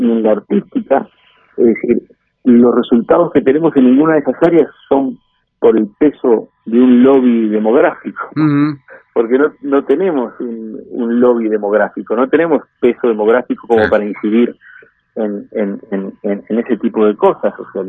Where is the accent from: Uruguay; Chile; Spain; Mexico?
Uruguay; Montevideo; soy del barrio Atahualpa, de Montevideo, y me crié en Punta Gorda y viví al final una temporada en Positos.